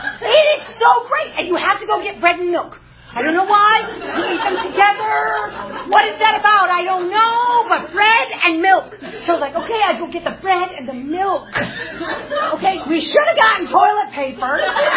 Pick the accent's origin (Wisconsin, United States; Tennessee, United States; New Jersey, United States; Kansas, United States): Wisconsin, United States; now in North Carolina, United States; I was from Wisconsin. I didn't know. I knew it was one of those 13 original colonies.